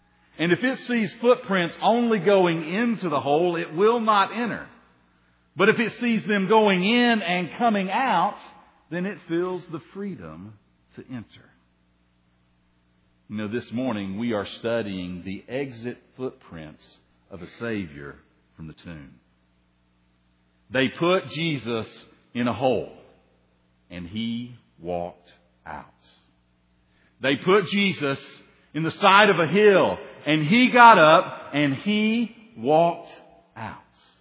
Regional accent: Tennessee, United States; I'm a Tennessee boy, and so I grew up in the hills of Tennessee, and it was not uncommon to see a possum as roadkill on the side of the road

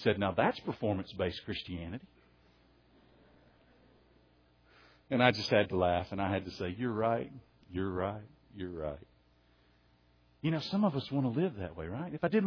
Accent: Tennessee, United States; now in Texas, United States; And, you know, being in Texas, growing up in Tennessee, I've got the easy excuse, so I opted out.

